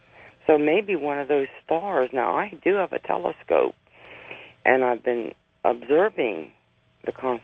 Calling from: Hershey, Pennsylvania, United States; Oh, I'm calling from Hershey, Pennsylvania.

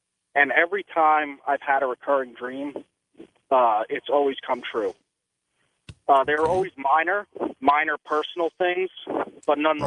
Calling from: Brooklyn, New York, United States; I'm calling from Brooklyn.

